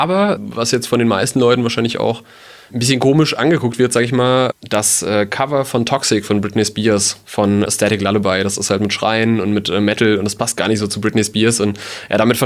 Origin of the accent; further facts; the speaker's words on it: Mainz, Rhineland-Palatinate, Germany; Mainz ist für mich meine Heimat.